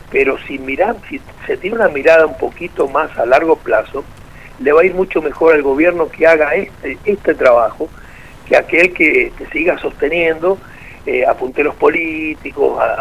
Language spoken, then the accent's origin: Spanish; Argentina; El problema somos los argentinos